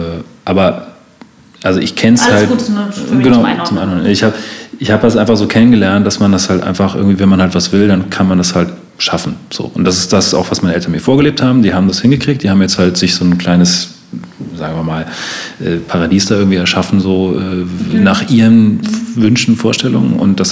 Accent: East Germany, Germany; wir kommen jetzt irgendwie aus dem Osten, wir haben aber den Osten nicht erlebt.

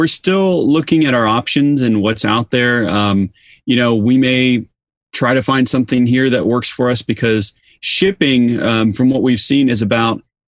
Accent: Los Angeles, California, United States; I would say, Los Angeles, people who, like myself, I grew up in Los Angeles.

